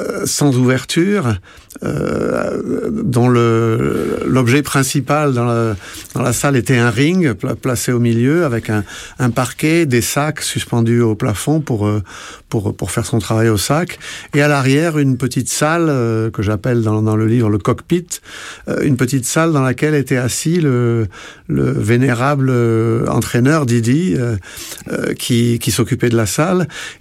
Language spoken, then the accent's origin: French; France; moved away; comme évidemment je venais de France